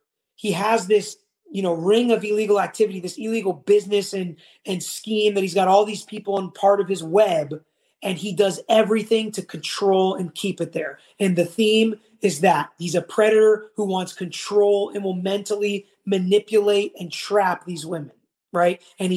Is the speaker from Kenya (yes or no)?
no; Jamaica; As a Jamaican … is my R&B singer.